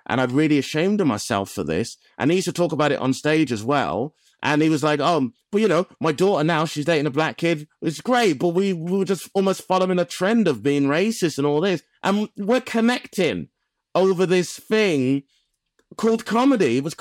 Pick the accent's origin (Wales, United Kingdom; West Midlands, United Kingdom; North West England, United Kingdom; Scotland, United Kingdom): West Midlands, United Kingdom; So just talking about like where I'm from the Black Country, talking about my love of the area and the Birmingham.